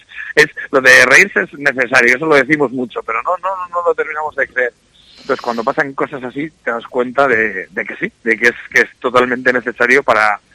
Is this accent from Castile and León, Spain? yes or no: yes; Casasola de Arión, Castile and León, Spain; Yo soy de Casasola de Arión, que aunque es un pueblo de Valladolid, pues está sí, cerca de Toro, y bueno, pues es donde yo he crecido